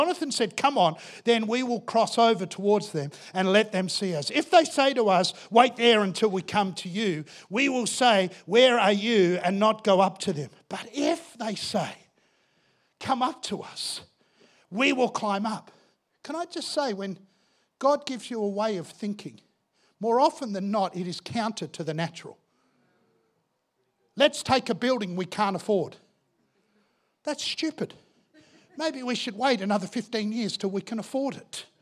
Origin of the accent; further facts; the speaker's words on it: Yorkshire and the Humber, United Kingdom; I always tell people I love this name in the Bible because I'm a Yorkshire boy. And who knows that Yorkshire boys love their mashed potatoes.